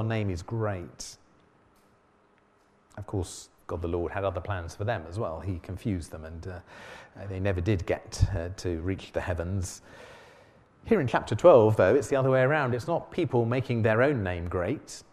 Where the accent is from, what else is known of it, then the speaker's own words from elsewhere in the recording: Margate, South East England, United Kingdom; When I was growing up in Margate, I remember the famous